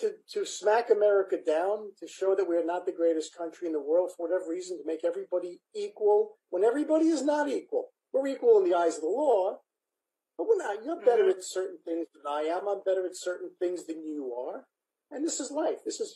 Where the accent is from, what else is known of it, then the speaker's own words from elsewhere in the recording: Brooklyn, New York, United States; Because Donald Trump grew up in Queens. I'm from Brooklyn. And we have the same sense of humor.